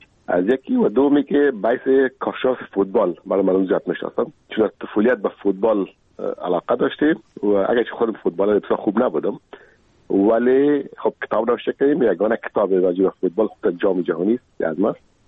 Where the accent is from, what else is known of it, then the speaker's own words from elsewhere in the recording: Kabul, Afghanistan; خودم کابلی هستم.